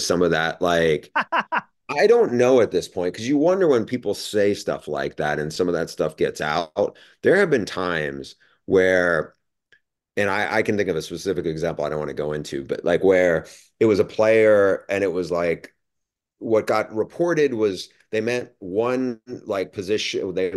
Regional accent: New York, United States; growing up in New York State, like I remember when Brian Kelly was not the Brian Kelly, the coach, it was the linebacker.

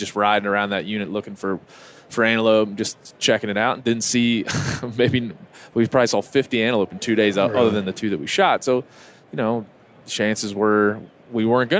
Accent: East Coast, United States; I'm from the East Coast.

